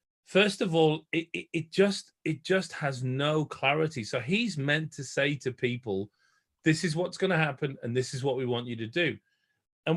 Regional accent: United Kingdom; now in Australia; I am British, by the way. Some people don't realize I'm married to an Australian. And she forced me at gunpoint to live in Australia, but I am a British citizen, not an Australian citizen. And I do spend quite a lot of time back home in Blighty.

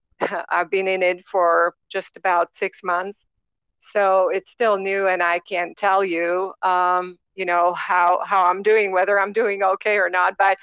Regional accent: Nitra, Nitra Region, Slovakia; moved away as an adult; because I studied agriculture back home in Slovakia, I am originally, I was born and raised in Nitra, Slovakia, which is about an hour 15 minutes northeast of Bratislava. So that's my hometown. And that's where my all family still lives.

